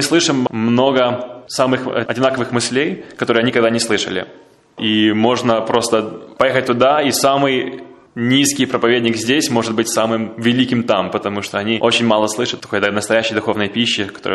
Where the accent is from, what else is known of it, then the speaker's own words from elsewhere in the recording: Ukraine; born there; Я родился уже после советской власти, уже это была Украина